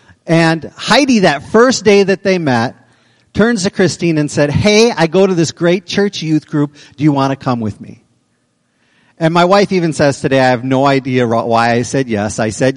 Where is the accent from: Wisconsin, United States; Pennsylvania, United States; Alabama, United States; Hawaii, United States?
Wisconsin, United States; Green Bay; As you heard from Pastor Young, we grew up in Green Bay, Wisconsin. I grew up in the church that Pastor Young pastored.